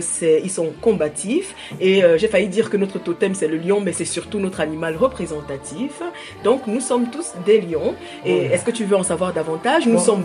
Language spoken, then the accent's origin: French; Cameroon; now in Belgium; Parce que je suis originaire du Cameroun. Naturalisée belge, mais je suis originaire du Cameroun.